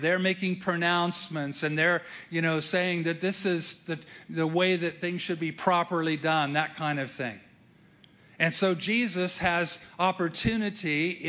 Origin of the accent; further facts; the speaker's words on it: Missouri, United States; but I am from Missouri, and in Missouri we say even a blind squirrel finds an acorn occasionally.